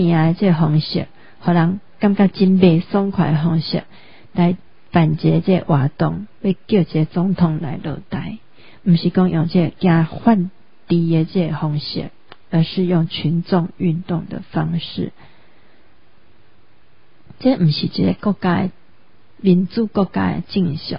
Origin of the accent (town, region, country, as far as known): Taiwan